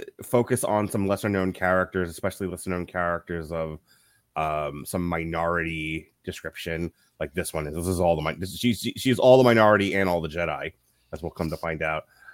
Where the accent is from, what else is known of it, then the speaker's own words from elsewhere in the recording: New York, United States; I'm originally from New York.